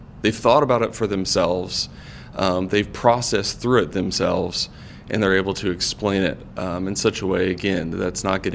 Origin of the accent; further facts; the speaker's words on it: Florida, United States; now in Charlotte, United States; I'm originally from Florida, so you'll very rarely meet a native Charlottean. We're just from all over the place.